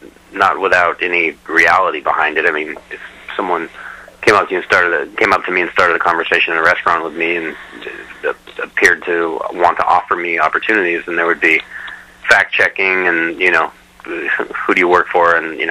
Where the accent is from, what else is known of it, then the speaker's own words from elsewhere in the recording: Portland, Oregon, United States; I'm from Portland, Oregon. And I was at a time going to college in Boston at Emerson College, but it was a summer.